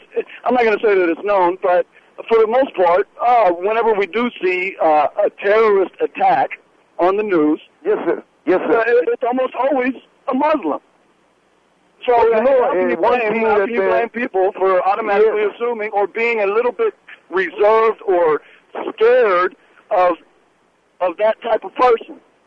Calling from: Texas, United States; I'm calling from Texas. However, I am an American.

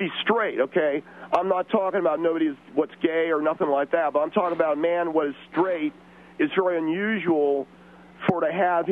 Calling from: Temple City, California, United States; I'm calling from Temple City tonight.

